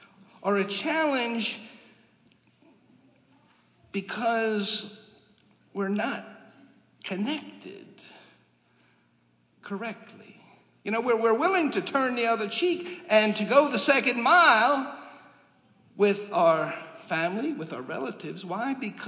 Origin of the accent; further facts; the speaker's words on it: United States; When I did the Camino, I told people, oh, I'm from the States.